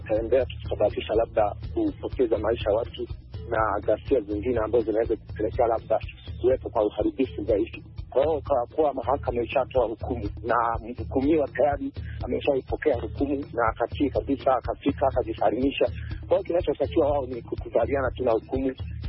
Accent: Mtwara, Tanzania; kijana mpoa Tanzania, natokea maeneo ya Tabongo na Mtwara kama hapa nchini Tanzania.

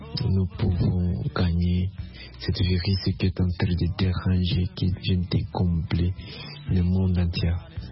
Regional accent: Bukavu, South Kivu, DR Congo; Je suis congolais de la province de Sud-Kivu, de la ville de Bukavu.

